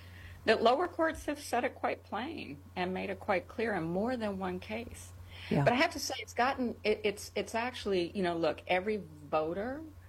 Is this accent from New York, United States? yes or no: yes; New York, United States; Well, New York does still have me. I'm still a New Yorker.